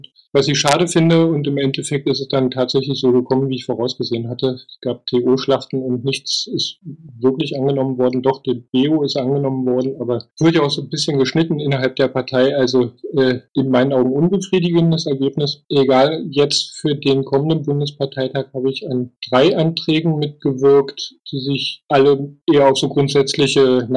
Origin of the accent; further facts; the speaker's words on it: Berlin, Germany; Ich komme aus Berlin, bin Jahrgang 69, sozialisiert worden in West-Berlin.